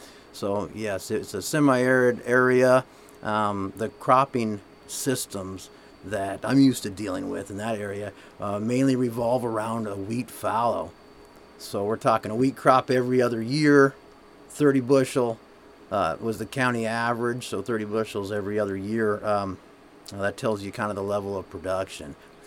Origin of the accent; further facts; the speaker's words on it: Holly, Colorado, United States; but yeah, I'm from Holly, Colorado. So it was quite a move. 2 days, a pretty long drive. Holly, Colorado is in the southeastern part of the state.